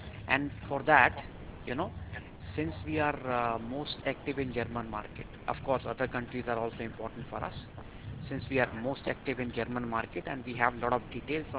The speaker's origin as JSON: {"language": "English", "town": "Noida", "region": "Uttar Pradesh", "country": "India", "said": "I'm also from North India."}